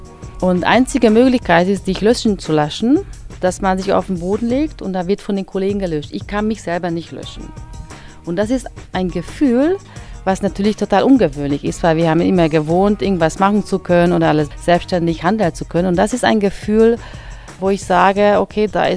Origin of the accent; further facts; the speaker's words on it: Budapest, Hungary; German is a second language; now in Germany; Ich komme aus Budapest, da habe ich studiert, Sport- und Krankengymnastik.